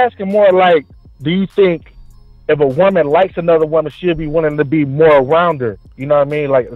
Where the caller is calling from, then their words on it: California, United States; Man, Southern California. I'm out here in the IE area.